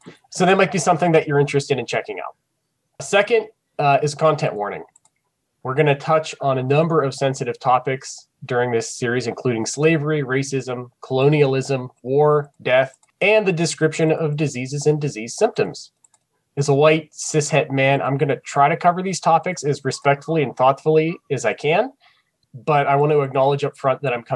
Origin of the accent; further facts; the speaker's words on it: United States; especially as an American that learned nothing about it.